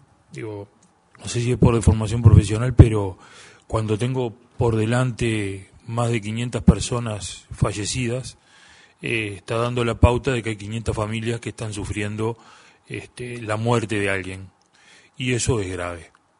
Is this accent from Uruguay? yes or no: yes; Rivera, Uruguay; yo que procedo fundamentalmente de Rivera, no es lo mismo transitar el límite de la ciudad de Rivera, que es un límite seco